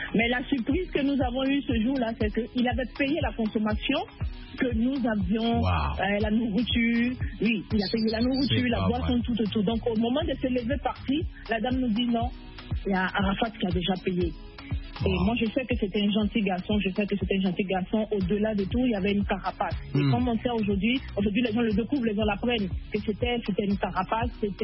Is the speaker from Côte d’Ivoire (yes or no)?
yes; Côte d’Ivoire; c'est un exemple, comme on dit chez nous en Côte d'Ivoire, c'est un exemple de la galère